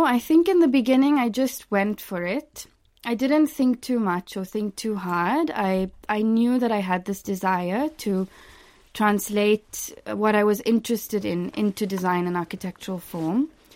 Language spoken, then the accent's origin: English; South Africa; So I really grew up at the fall of apartheid. I was 4 years old when South Africa became a democracy. I did grow up in a previously apartheid township called Lodium in South Africa.